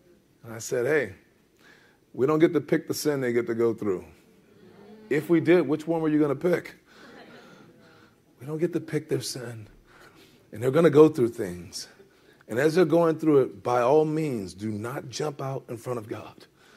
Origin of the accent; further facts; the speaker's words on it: United States; I mean, I'm an American.